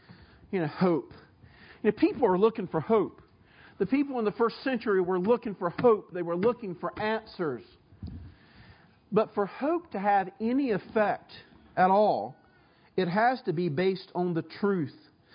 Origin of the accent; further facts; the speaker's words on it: the South, United States; where am I from? Swaller, I'm from the South. It's the smoke. The funny thing is, I want to tell you, that's how my people talk.